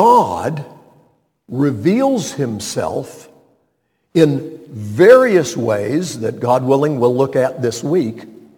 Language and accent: English; North Carolina, United States; And I pulled out my driver's license, and it had my name, and it had my birth date, and it said I was from North Carolina.